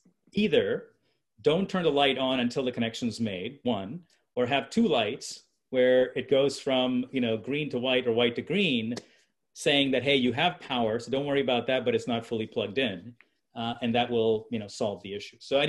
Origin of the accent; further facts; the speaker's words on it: India; So, you know, being an Indian, I'll give you buy one, get one free.